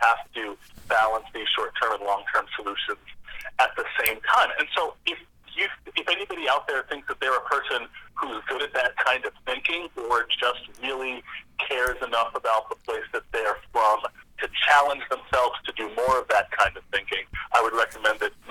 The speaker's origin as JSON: {"language": "English", "town": "Lancaster", "region": "Pennsylvania", "country": "United States", "tie": "born or raised there", "said": "Yeah, so I was born and raised in Lancaster City, and I was raised in a very political family"}